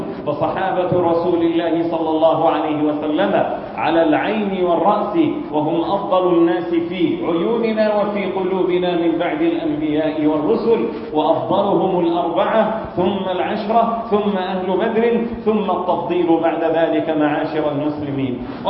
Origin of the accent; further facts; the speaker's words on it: Egypt; accent: Egyptian; دارجتنا المصرية